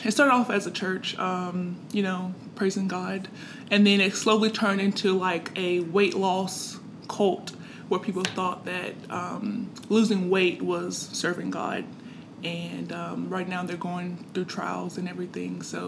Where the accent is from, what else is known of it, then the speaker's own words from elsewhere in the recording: the South, United States; I feel like I'm from the South